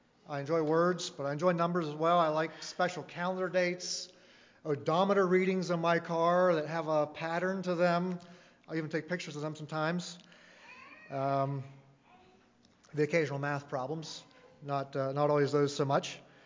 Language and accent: English; Pennsylvania, United States; I grew up in Mifflin County. Big Valley